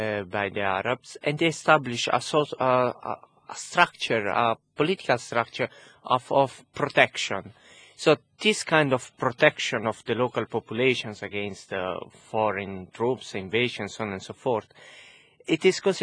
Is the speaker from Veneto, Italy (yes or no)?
no; Bari, Apulia, Italy; I come from Bari, from Puglia, and certainly if I start to talk in my local dialect and I go to Milan, no one could understand me.